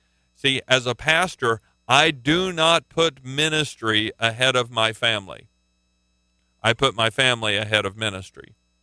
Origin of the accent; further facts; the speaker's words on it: Oklahoma, United States; I'm from Oklahoma, and last weekend there were a bunch of people gathered for the homecoming parade at Oklahoma State University